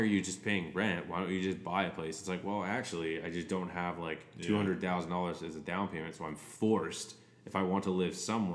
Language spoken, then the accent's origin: English; Ottawa, Ontario, Canada; And I grew up in like in Ottawa, like it's a smaller city, but it's not a small city.